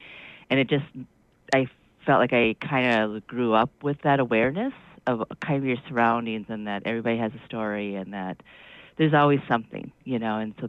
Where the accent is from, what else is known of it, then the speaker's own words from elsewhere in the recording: Two Harbors, Minnesota, United States; I grew up in Two Harbors in the 70s and 80s. I graduated in 92.